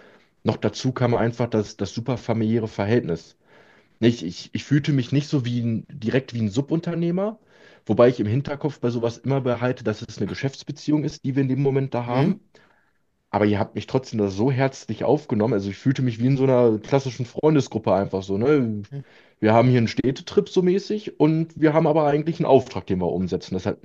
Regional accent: Lower Saxony, Germany; ich komme ja aus Südniedersachsen und das war ein bisschen weiter weg

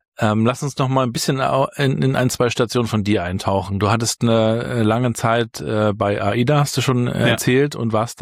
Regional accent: Rostock, Mecklenburg-Vorpommern, Germany; Wir sind ja in Rostock Warnemünde aufgewachsen, wo du immer schon die Fähren gesehen hast, die nach Dänemark oder Schweden gefahren sind

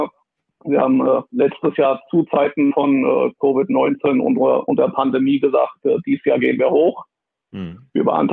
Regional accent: Wiesbaden, Hesse, Germany; born there; in meiner Geburtsstadt Wiesbaden.

